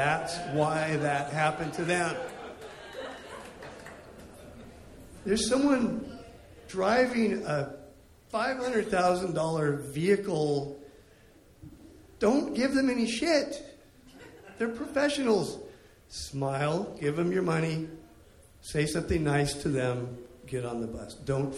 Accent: Oregon, United States; Long ago, I grew up in Southern Oregon, and they have a big weed-growing industry there.

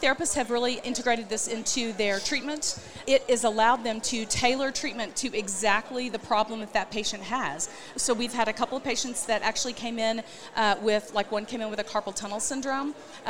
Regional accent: Oklahoma City, Oklahoma, United States; I'm from Oklahoma City.

